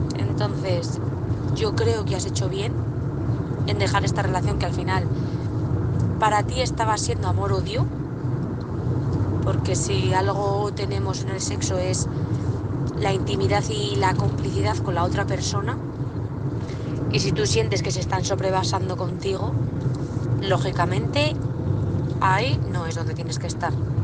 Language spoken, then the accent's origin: Spanish; Burgos, Castile and León, Spain; de Burgos.